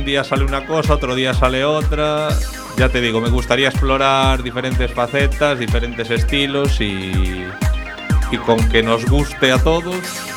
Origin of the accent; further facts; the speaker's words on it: A Coruña, Galicia, Spain; Los que somos de Coruña